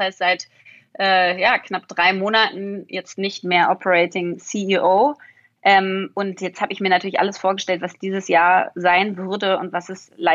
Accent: Berlin, Germany; und habe gesagt, ich will wieder zurück nach Berlin. Ich bin Berlinerin, ja.

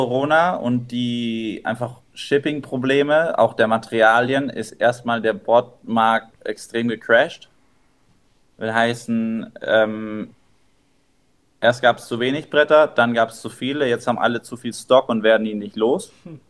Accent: Canary Islands, Spain; now in France; 6 Wochen auf den Kanaren in meiner Heimat

